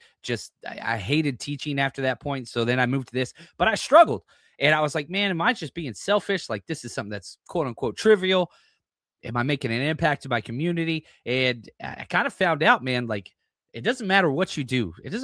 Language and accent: English; Texas, United States; now in East Bay, United States; It's funny because I was raised in Texas, right? So my Cowboys hate's rooted in that.